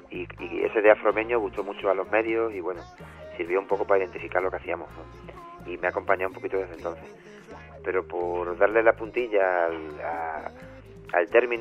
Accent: Extremadura, Spain; siendo extremeño y haciendo cosas desde aquí y teniendo influencias africanas

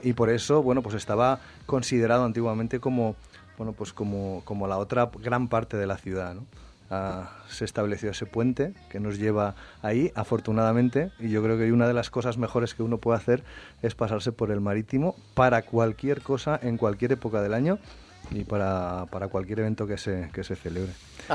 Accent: Valencian Community, Spain; somos los valencianos

